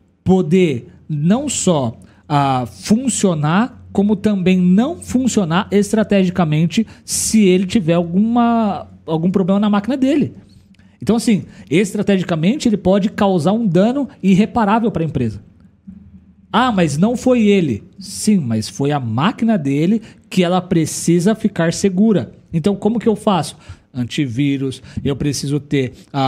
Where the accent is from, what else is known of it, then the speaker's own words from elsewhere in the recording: Brazil; A gente sempre espera o melhor, ainda mais como brasileiro. A gente sempre espera o melhor das pessoas, né?